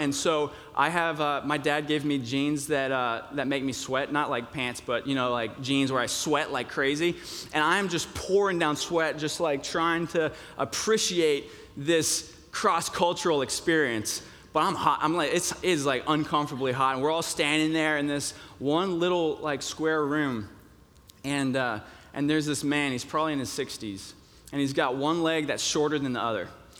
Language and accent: English; Georgia, United States; also born or lived in Florida; As I said earlier … I'm the student pastor. I grew up in Georgia and Florida, and then I went to a small liberal arts Christian school in Arkansas